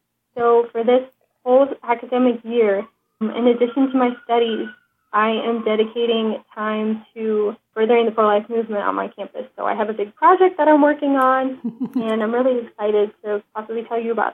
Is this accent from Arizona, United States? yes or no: no; Valparaiso, Indiana, United States; I'm from Valparaiso, Indiana, and back home I have 6 younger siblings.